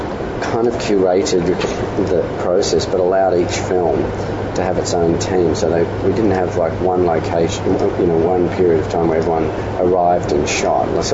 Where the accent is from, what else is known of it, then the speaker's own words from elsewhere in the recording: New South Wales, Australia; I grew up outside of Sydney in a mountain range, the Blue Mountains, and on my way to school every day there's a lagoon that I passed